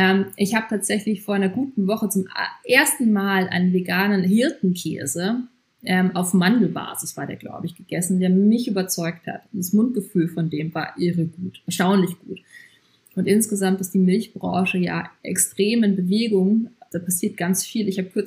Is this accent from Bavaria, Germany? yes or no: yes; Bavaria, Germany; ich bin aus Bayern